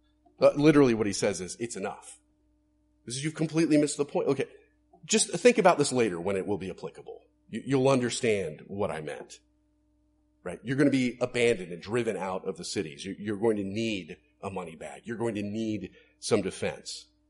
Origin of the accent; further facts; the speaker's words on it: Florida, United States; I grew up in Florida, so we did this frequently to the point where I don't like going to the beach anymore.